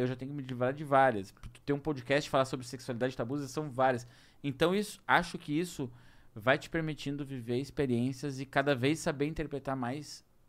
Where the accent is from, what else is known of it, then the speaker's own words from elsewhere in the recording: Cachoeirinha, Rio Grande do Sul, Brazil; Eu sei porque eu sou de Cachoeirinha.